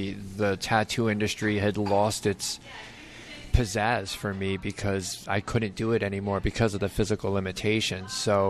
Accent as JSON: {"language": "English", "town": "Catskill", "region": "New York", "country": "United States", "tie": "born or raised there", "also_born_or_lived": "Southern California", "said": "I was born in Southern California, but Mom and Dad separated, and Mom brought us here very young. So me and my little brother grew up in Catskill."}